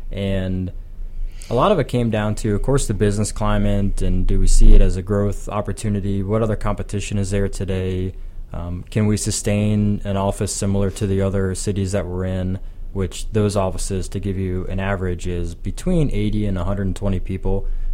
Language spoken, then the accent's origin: English; Ohio, United States; moved away as an adult; now in Tampa Bay, United States; So I am not native to Florida. I was born and raised in Ohio and lived there for all my life until I came down here. I've been in the Tampa Bay area for almost 2 years now.